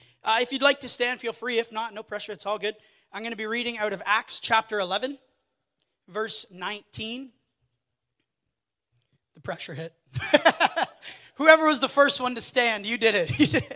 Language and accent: English; Ontario, Canada; I'm from Ontario, so I don't know what gives me the right to tease her, but it's a beautiful province.